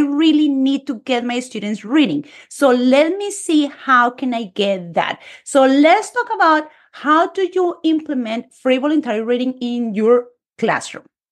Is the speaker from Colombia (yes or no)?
yes; Colombia; English is a second language; now in United States; I am from Colombia. I'm a Spanish teacher in the United States.